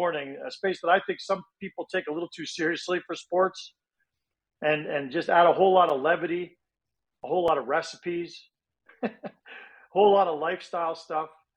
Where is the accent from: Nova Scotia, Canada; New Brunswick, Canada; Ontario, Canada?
Ontario, Canada; Toronto; I grew up in Toronto, going to games